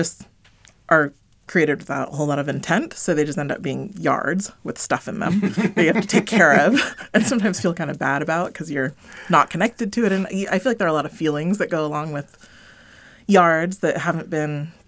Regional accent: Palo Alto, California, United States; I grew up in Palo Alto, the beautiful foothills and the golden hills

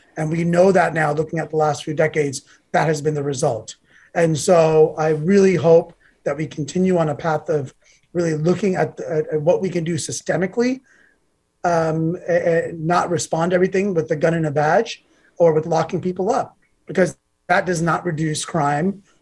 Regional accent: India; Being Indian, it may be a little bit easier because our comfort foods are vegetarian. But I love cooking Indian food.

